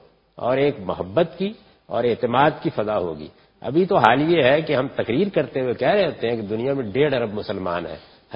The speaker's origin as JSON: {"language": "Urdu", "country": "Pakistan", "said": "میں پاکستانی ہوں، باہر بیٹھا ہوا تھا کسی ملک میں تو وہ بھی میری شناخت ہے، لیکن میری مذہبی شناخت میں تعدد نہیں ہے، وہ ایک ہی ہے، وہ میں مسلمان."}